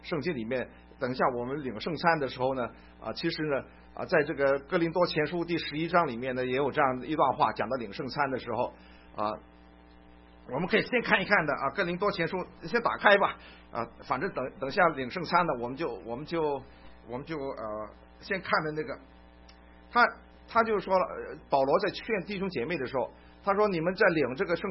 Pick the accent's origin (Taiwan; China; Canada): China; 我们中国人有一句话啊，常常讲的